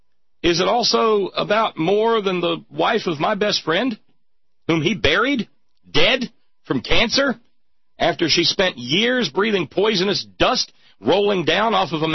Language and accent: English; West Virginia, United States; motivate me as an American and as a West Virginian.